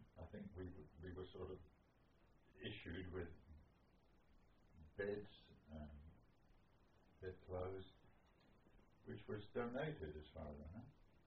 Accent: London, United Kingdom; born there; I was born in South Kensington, London.

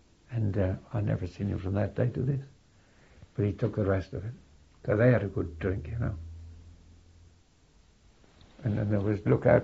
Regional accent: England, United Kingdom; I said, "What do you mean stop? We're English."

